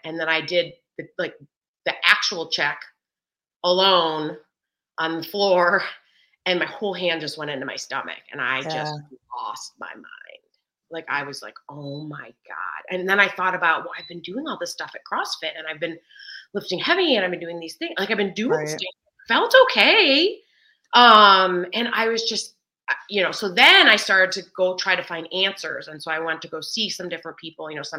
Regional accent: Michigan, United States; also born or lived in California; So I live in Michigan. I had a brief stint in California for about 5 years, but I'm from Michigan, back in Michigan.

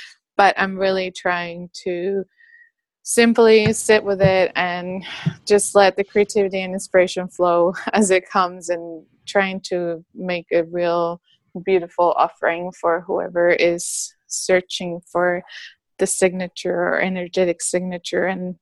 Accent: San Jose, San José, Costa Rica; moved away; I originally come from Costa Rica. I was born in San Jose, Costa Rica, and raised there as well.

